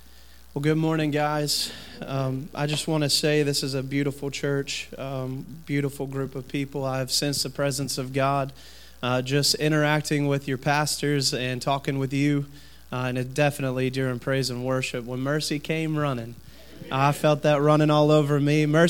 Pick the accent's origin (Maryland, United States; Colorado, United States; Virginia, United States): Virginia, United States; I'm from Southern Virginia, so I'm still learning all of the enunciations